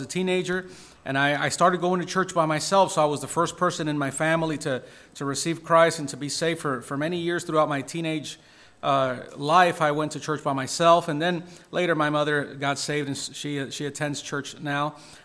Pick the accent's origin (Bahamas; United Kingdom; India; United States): United States; Bartlett, Illinois; I am from Chicago, Illinois, a town called Bartlett, Illinois, in the Chicago area